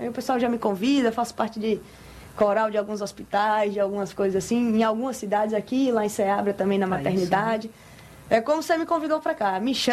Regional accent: Bahia, Brazil; Eu sou do interior, sou da Chapada Diamantina, minha família é de Seabra.

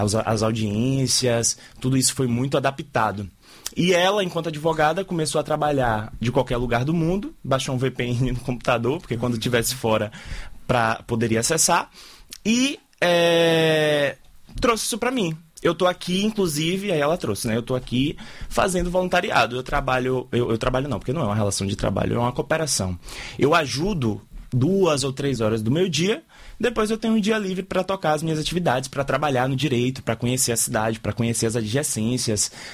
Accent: Amargosa, Bahia, Brazil; now in Salvador, Brazil; Meu domicílio é Salvador, eu vivo aqui, sou de Amargosa, mas vivo aqui em Salvador há alguns anos.

